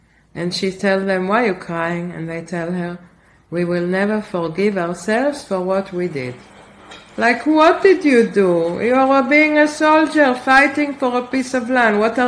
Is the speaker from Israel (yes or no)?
yes; Israel; I speak on behalf of the Jewish people. … I'm from Israel.